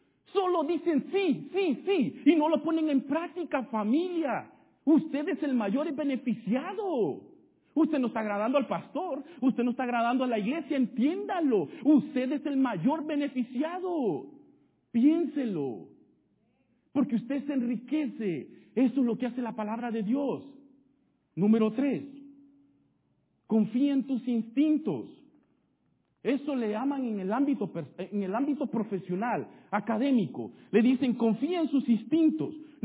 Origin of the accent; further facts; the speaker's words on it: Argentina; estamos estudiando en la universidad, vengo de Argentina